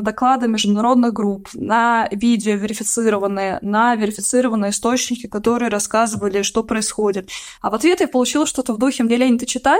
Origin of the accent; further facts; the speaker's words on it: Russia; now in Ukraine; я не мигрирующий журналист, а журналист, который живет в Украине сейчас во время войны. Я выросла в России